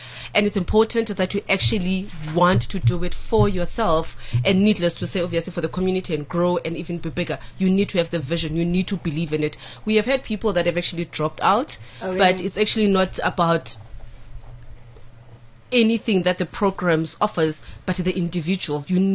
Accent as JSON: {"language": "English", "town": "Soweto", "region": "Gauteng", "country": "South Africa", "tie": "born or raised there", "said": "I grew up in Soweto."}